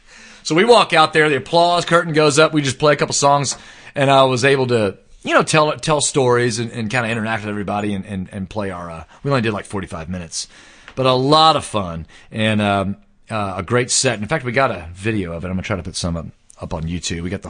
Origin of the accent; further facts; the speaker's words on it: Dallas, Texas, United States; I said, yeah, I grew up in Dallas, you know, I'm a Dallas guy like you.